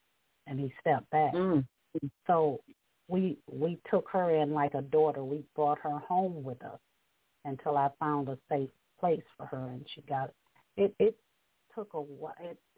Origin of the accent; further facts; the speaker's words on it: New York, United States; see, I came from New York, so the laws in New York State is completely different from Tennessee law.